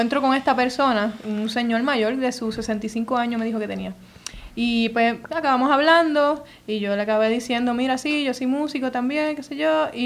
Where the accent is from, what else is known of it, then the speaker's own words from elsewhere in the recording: Morovis, Puerto Rico; soy de Morovis, así que por allá estuve un ratito cogiendo clases de cuatro